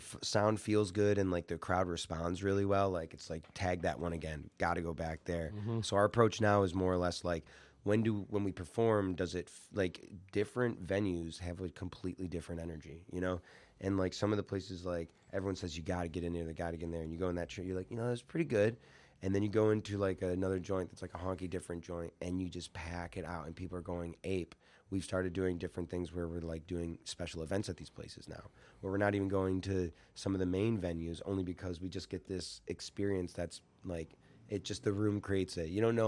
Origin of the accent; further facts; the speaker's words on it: Watertown, United States; There's some even like my town in Watertown, my hometown.